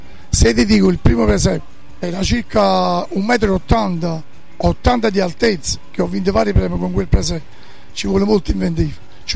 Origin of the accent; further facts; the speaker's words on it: Salerno, Campania, Italy; now in Pontecagnano, Italy; E non è che sono conosciuto tanto a Pontecagnano, perché sono di Salerno.